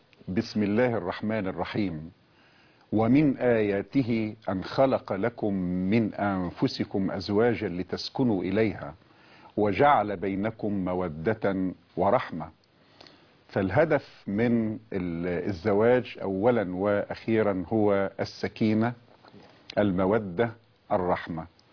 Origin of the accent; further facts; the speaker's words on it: Egypt; احنا عندنا في مصر الكلام ده